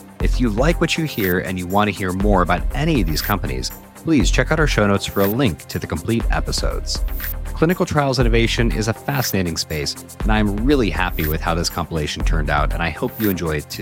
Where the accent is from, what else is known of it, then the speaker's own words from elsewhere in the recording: Colorado, United States; now in United Kingdom; Yeah, I'm from Colorado and I moved to the UK in 2015.